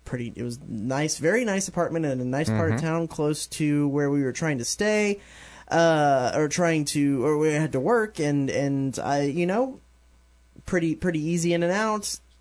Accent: Dallas, Texas, United States; And a guy from my hometown, so it's always good to talk to a former Dallasite.

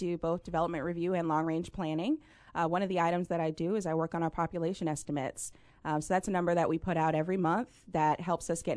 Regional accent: Boston, Massachusetts, United States; born there; I was born in Boston.

